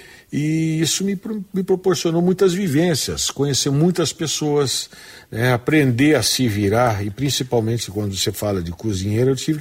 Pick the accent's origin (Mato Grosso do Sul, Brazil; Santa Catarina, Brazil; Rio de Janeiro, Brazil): Mato Grosso do Sul, Brazil; Campo Grande; eu sou nascido aqui em Campo Grande, né? Me declaro mandioqueiro, né? Nascido aqui em 73, na maternidade Cândido Mariano, uma quarta-feira linda.